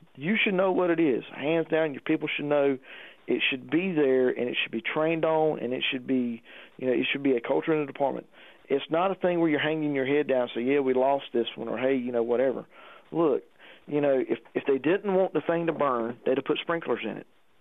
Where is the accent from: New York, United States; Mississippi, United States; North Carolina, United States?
North Carolina, United States; Asheboro; We've got several buildings right here in my hometown here in Ashboro had bowstring trusses on them.